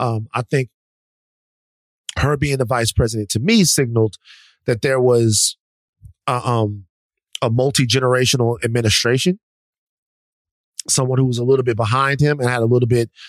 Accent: the South, United States; I said Iran, it's Iran. I'm sorry, but I'm from the South.

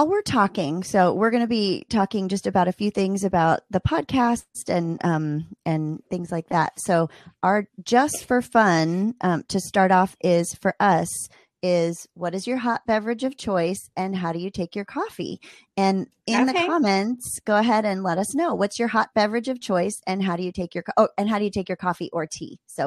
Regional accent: Maryland, United States; Ooh, I'm from Maryland.

